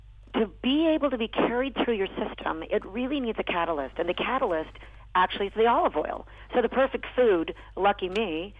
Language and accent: English; Sonoma, California, United States; when we grew up in Sonoma, Sundays, obviously, was a time.